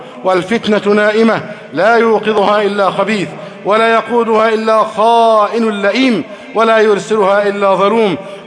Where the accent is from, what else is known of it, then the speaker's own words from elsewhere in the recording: Egypt; احفظ بلدنا مصر أمنا أمانا